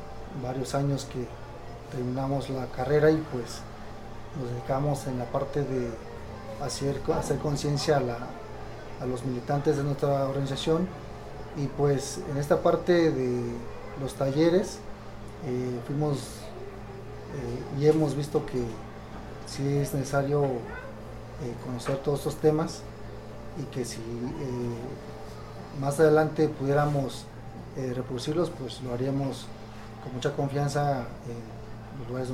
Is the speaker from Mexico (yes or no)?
yes; Oaxaca, Mexico; formo parte de la Comisión Política de la Versión del MUL y pues venimos del Estado de Oaxaca.